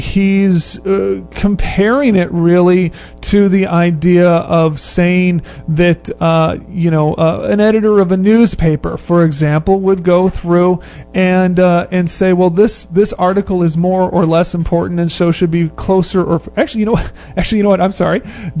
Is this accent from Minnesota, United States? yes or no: yes; Minnesota, United States; No, I like to give the excuse that I grew up in Minnesota